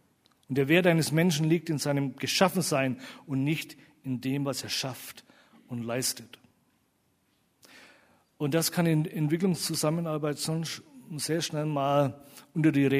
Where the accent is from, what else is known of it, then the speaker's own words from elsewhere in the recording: Bavaria, Germany; So, ich komme aus Franken und die Schwaben sind auch so ähnlich gestrickt.